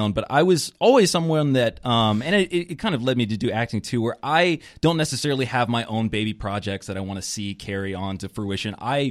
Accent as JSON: {"language": "English", "town": "Plant City", "region": "Florida", "country": "United States", "tie": "born or raised there", "said": "I grew up in Plant City. It's right outside of Tampa."}